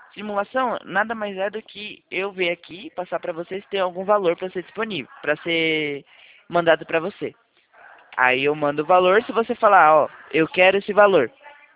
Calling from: Atibaia, São Paulo, Brazil; Aqui em Atibaia, no interior de São Paulo.

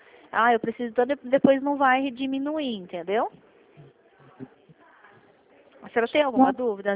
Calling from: São Paulo, Brazil; Aqui eu sou do interior de São Paulo.

